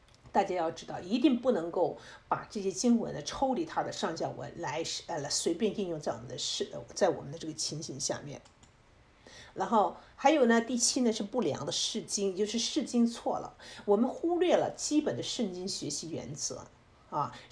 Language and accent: Chinese; China; 我们如果是把按照我们中国人的这种语言，按照中国人的文化背景去理解的话，就会有偏差